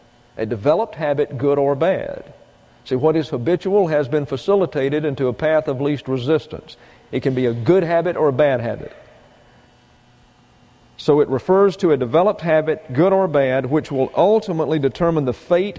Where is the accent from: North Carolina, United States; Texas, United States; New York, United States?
Texas, United States; I came here from Texas, and everything's flat.